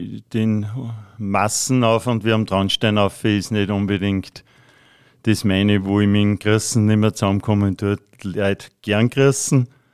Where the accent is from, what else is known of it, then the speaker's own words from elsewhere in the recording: Bad Hall, Upper Austria, Austria; Ich bin aus Bad Hall. Ich habe da ein Restaurant gehabt, habe nicht immer so viel Zeit gehabt wie jetzt als Pensionist.